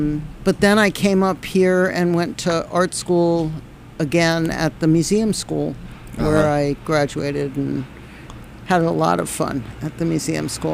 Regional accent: Washington, District of Columbia, United States; I grew up in Washington, D.C.

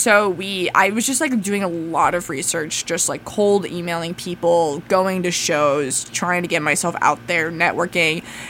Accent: New York City, New York, United States; And we're from New York City.

